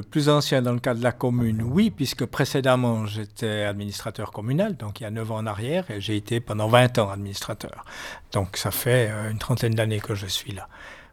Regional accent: Neuchâtel, Switzerland; also born or lived in Cornaux; Je suis originaire de Corneau, mais j'ai passé toute ma jeunesse à Neuchâtel avant de venir à Corneau. Donc, je suis venu à Corneau en 1979.

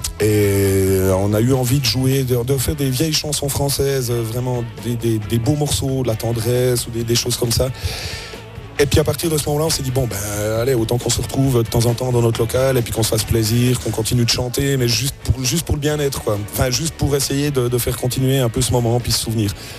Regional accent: Le Locle, Neuchâtel, Switzerland; Ouais, moi, je viens du Locle

